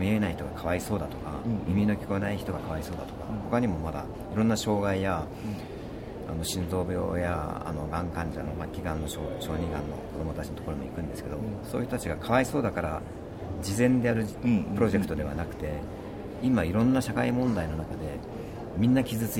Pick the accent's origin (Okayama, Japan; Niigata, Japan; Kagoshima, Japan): Niigata, Japan; 僕は新潟出身なんですけど